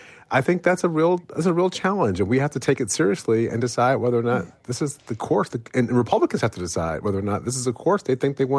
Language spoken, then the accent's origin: English; United States; Well, first of all, it's a little nervous making as an American, even more than as a Democrat.